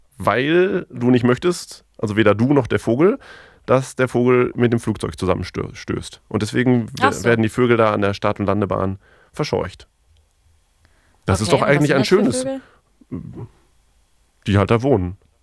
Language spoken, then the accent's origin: German; North Rhine-Westphalia, Germany; Also ich komme ja aus dem Ruhrgebiet, ich wurde praktisch von Tauben aufgezogen.